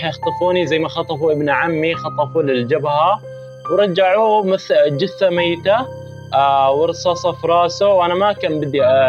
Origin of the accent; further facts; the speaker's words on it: Yemen; moved away; أول شيء أنا خرجت من اليمن عشان الظروف الصعبة اللي في اليمن